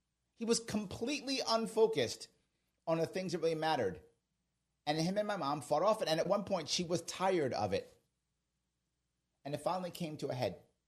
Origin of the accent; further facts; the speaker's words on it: New York City, New York, United States; And when I was a kid, growing up in the Bronx, my father was not the best husband.